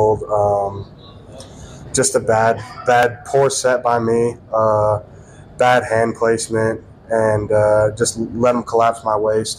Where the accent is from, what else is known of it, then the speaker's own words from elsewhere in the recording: Oregon, United States; He came from Oregon. I'm from Oregon.